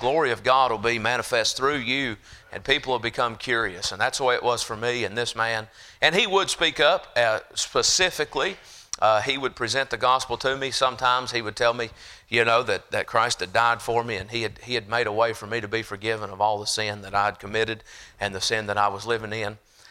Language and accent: English; Virginia, United States; now in Carthage, United States; I'm originally from Virginia. I'll get into that in a minute, but we live now in Carthage, Tennessee.